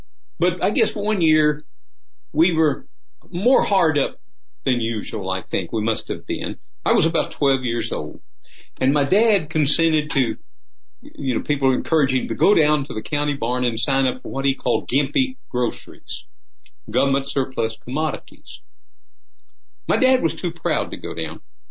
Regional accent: the Ozarks, United States; I came from the hills. I came from the Ozarks and didn't want to stay there.

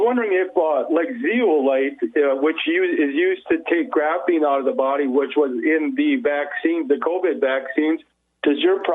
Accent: Las Vegas, Nevada, United States; I'm from Vegas.

